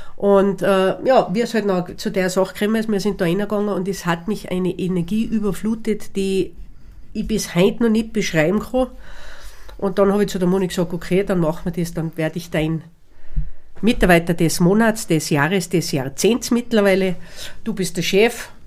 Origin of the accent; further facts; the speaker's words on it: Hopfgarten, Tyrol, Austria; ich bin, sag jetzt, in Hopfgarten aufgewachsen. Ich lebe in Hopfgarten. Ich liebe Hopfgarten.